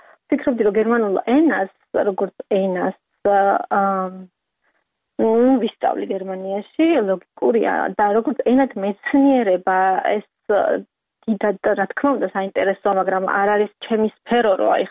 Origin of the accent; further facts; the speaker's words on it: Khoni, Imereti, Georgia; moved away as an adult; also born or lived in Tbilisi; მე უკვე სკოლა დავამთავრე, ხონის რაიონში დავამთავრე სკოლა. შემდეგ წავედი თბილისში სასწავლებლად გერმანისტიკაზე.